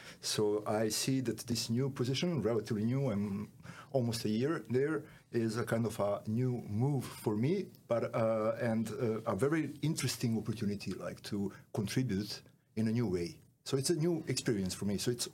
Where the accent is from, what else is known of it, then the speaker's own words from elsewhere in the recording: Serbia; moved away as an adult; now in Netherlands; I'm originally from Serbia. I moved to the Netherlands 2018.